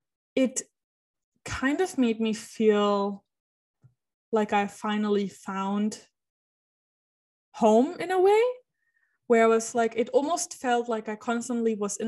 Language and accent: English; Germany; accent: German; distance myself from being German and being associated with German. And I try to really train out my German accent and things like that.